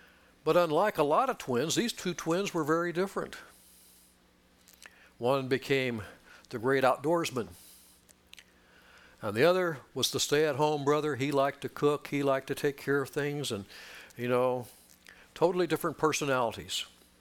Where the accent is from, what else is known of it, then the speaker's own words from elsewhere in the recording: California, United States; it's a different style than what I grew up with in Southern California.